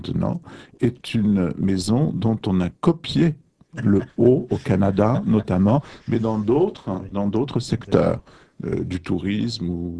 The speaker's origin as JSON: {"language": "French", "country": "Algeria", "tie": "born or raised there", "said": "Je suis né en Algérie, aux confins du Sahara. Et c'est là que tout a commencé."}